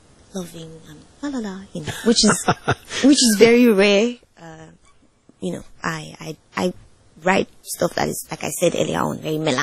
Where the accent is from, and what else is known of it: Nigeria; born or raised there; also born or lived in Germany